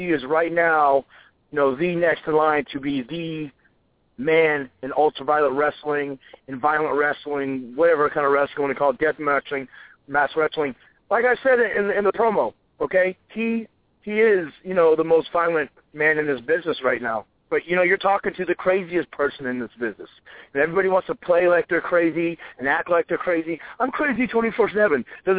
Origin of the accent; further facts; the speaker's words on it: Boston, Massachusetts, United States; and I'm from Boston, and he's from New York, so there's that natural rivalry